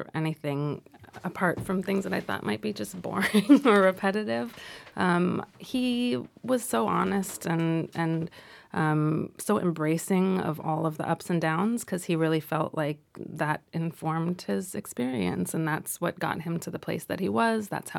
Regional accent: Los Angeles, California, United States; It seemed very normal growing up in Los Angeles.

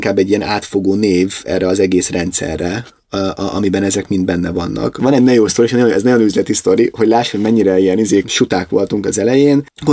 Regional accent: Hungary; Ez mi magyarként nagyon hangsúlyunk, amikor megyünk prezentálni egy ilyet, nem tudom, vagy eredményeinket, vagy partnerhez, nem tudom, Oroszországtól Anglián át, akkor mi ezt magyarként adjuk elő.

